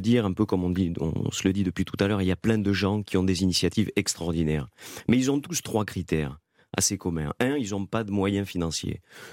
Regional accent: Occitanie, France; Et chez moi, en Occitanie, particulièrement dans le plus beau département de France, le Gers.

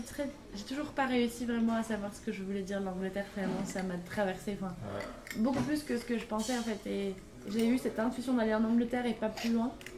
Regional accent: Pau, Nouvelle-Aquitaine, France; En plus, je viens de Pau, donc ça a souvent fait la blague.

